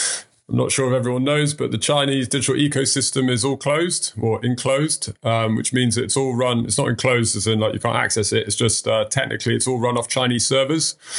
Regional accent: England, United Kingdom; also born or lived in Malaysia / Thailand / Indonesia; So for the first 8 years of growing up, we were dotted around Malaysia, Thailand, Indonesia. My dad was an engineer. So wherever, whatever the governments needed to build, we'd move around. And then I was lucky enough to come back to England

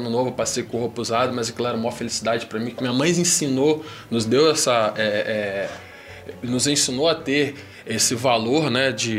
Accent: Salvador, Bahia, Brazil; de Pescador, Vila de Pescador, ali em Itapuã.

